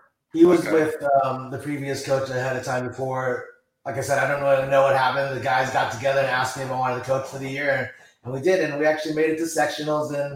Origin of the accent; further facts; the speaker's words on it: Tempe, Arizona, United States; Born and raised in Tempe, Arizona native.